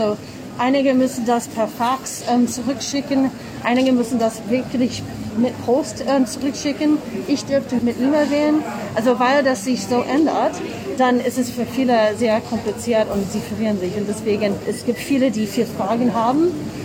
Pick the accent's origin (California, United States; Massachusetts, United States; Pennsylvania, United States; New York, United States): Massachusetts, United States; German is a second language; now in Munich, Germany; Ich komme ursprünglich aus den USA, aus Massachusetts.